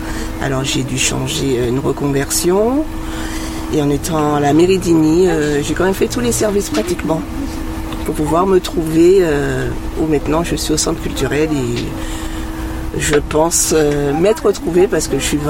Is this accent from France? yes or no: yes; Martinique, France; Déjà, mon accent, je me rappelle, j'étais souvent moquée par rapport à ça.